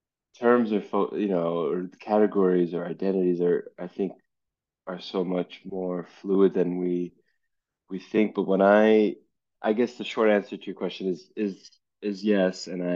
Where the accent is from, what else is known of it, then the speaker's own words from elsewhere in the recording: Los Angeles, California, United States; At least that was my experience growing up in Los Angeles